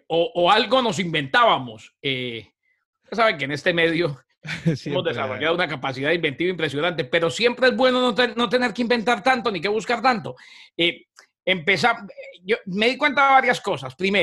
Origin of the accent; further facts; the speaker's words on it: Bucaramanga, Santander, Colombia; also born or lived in New York; Yo más que colombiano soy bumangués. Soy de Bucaramanga. Nací en Nueva York, Pedro, pero tengo de neoyorquino lo que tengo de la Mujer Maravilla. Nada. Me llevaron a Bucaramanga de regreso a los 30 días de nacido.